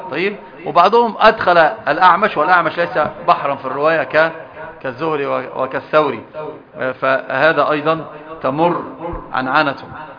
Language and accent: Arabic; Egypt